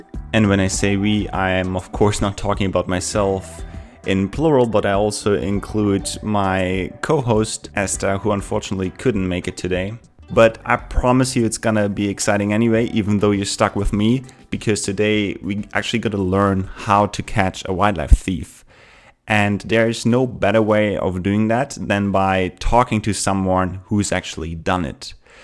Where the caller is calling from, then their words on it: Austria; whom I'm calling from Austria